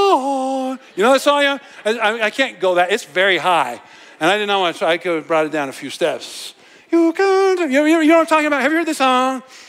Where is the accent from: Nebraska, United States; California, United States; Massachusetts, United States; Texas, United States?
Nebraska, United States; I remember when I was a kid, I grew up in Nebraska, as I think all of you know.